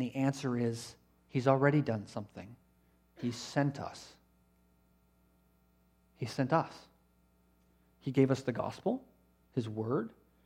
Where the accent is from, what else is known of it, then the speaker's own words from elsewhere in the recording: Canada; As a Canadian, the Canadian passport will get you into 185 countries in the world without a visa.